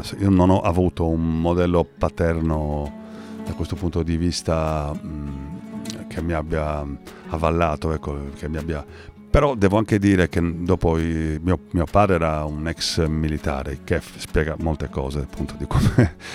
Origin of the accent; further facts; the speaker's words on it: Sardinia, Italy; Se noi dobbiamo smetterla di andare in giro col timbro doc che siamo sardi